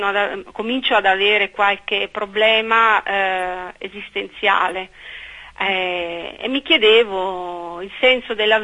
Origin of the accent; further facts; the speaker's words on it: Verona, Veneto, Italy; Io sono veneta, sì. Veronese, nasco 51 anni fa in quel, sì, di Verona, sì. Da una famiglia di origine contadina, insomma, non è che, sì, fossi... non sono di origini nobili